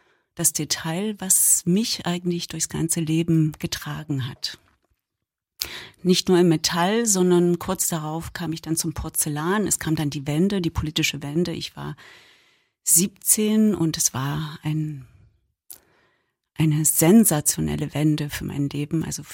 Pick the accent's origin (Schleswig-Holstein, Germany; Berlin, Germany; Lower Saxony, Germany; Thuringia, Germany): Thuringia, Germany; Ich bin in Thüringen aufgewachsen. Also ich habe eine Ostbiografie, die ja immer ein bisschen spezieller ist, weil es eben da so viele Brüche gibt. Ich komme aus einer Familie, die nicht ganz so republikkonform war